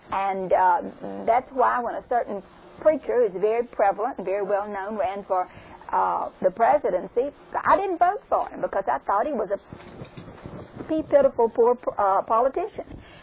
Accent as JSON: {"language": "English", "region": "the South", "country": "United States", "accent": "southern", "said": "me with my southern accent, I'm slurring the words."}